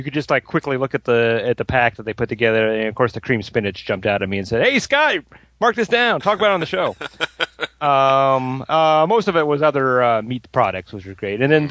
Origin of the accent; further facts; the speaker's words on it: United States; because I'm an American.